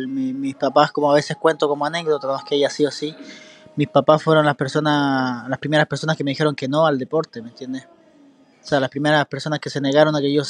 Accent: Puerto Saavedra, Araucanía, Chile; Yo soy oriundo de Puerto Saavedra, me identifico con mi comuna, ¿cierto?

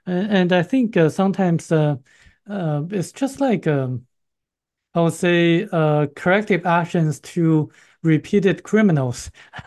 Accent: China; moved away; it's probably because I came from China

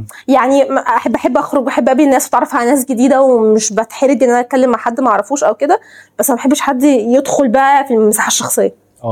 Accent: Egypt; واحنا كمصريين عندنا نعمه ان الوطن العربي كله فاهم احنا بنقول ايه.

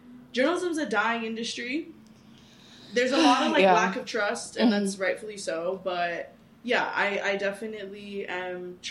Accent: New York, United States; I'm a Bushwick Bori, is the term I describe myself as, so Boricua, born and raised in Bushwick

